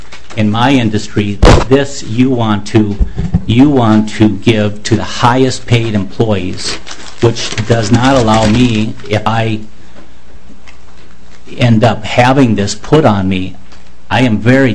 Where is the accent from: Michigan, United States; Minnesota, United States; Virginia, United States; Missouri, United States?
Minnesota, United States; Lake Elmo; We're both from Lake Elmo.